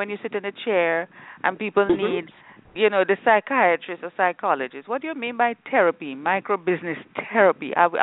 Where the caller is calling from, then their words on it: Jamaica; I'm broadcasting from Jamaica, and we have the fastest man in the world, Usain Bolt.